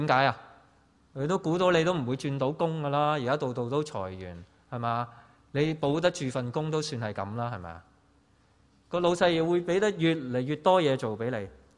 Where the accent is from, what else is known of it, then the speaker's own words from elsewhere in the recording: Hong Kong; 而家我哋香港人真係一個好困難嘅處境。